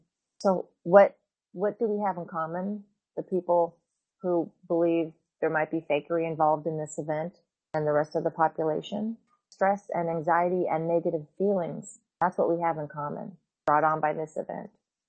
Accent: Washington, United States; I grew up in the Arab community here in the state of Washington

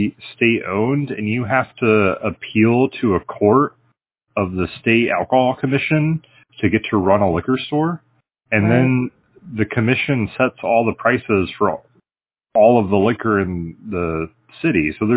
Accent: Florida, United States; I came from Florida

